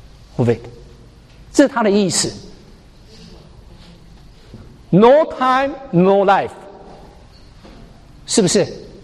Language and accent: Chinese; Taiwan; moved away as an adult; now in United States; 我们那时候我从台湾来到这边的读研究所